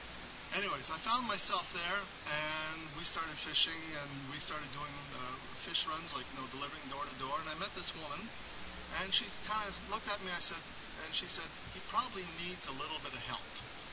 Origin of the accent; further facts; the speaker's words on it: Montreal, Quebec, Canada; also born or lived in Gaspé; I'm from Montreal originally. As a matter of fact, I lived part of my adolescence here in Verdun. I moved here when I was about 12 years old, and then when I was 16, moved to Gaspé.